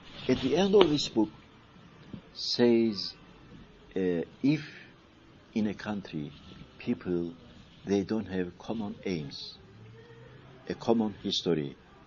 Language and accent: English; Cyprus; I'm from Cyprus. So we say Cypriot, but if you ask me, what Cyprus? How Cyprus? Turkish Cyprus, Turkish Cypriot